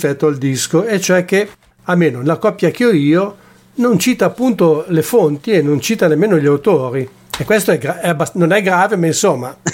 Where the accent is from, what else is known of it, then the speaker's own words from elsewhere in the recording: Liguria, Italy; essendo liguri